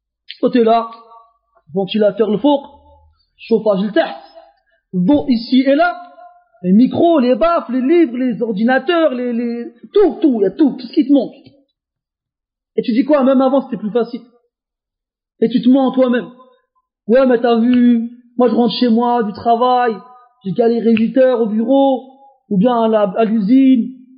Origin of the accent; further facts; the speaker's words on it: France; born there; Moi, je suis né comme vous en France. Et avant une douzaine d'années, je ne parlais pas un mot d'arabe.